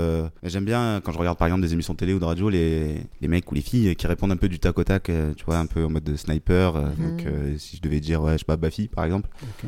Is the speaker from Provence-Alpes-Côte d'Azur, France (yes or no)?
yes; Marseille, Provence-Alpes-Côte d'Azur, France; J'ai 21 ans, je suis marseillais, donc pas très loin de la maison.